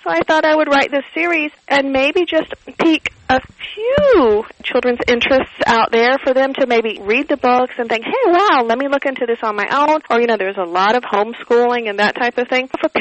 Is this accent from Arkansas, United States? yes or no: yes; Arkansas, United States; One is I'm born and raised in Arkansas. And, I guess people in Arkansas aren't really good history writers.